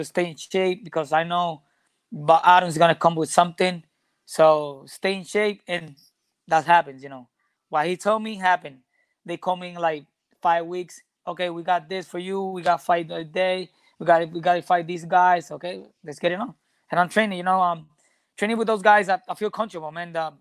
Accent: Barranquitas, Puerto Rico; English is a second language; Right now, I'm from Barranquitas, Puerto Rico. That's a little country from Puerto Rico. Like, nobody hear about that.

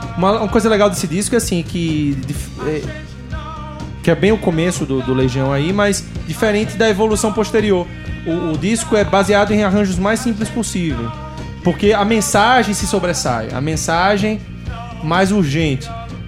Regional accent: Brazil; Nós somos brasileiros, né, bicho? A gente tem o arte do improviso, né, do drible.

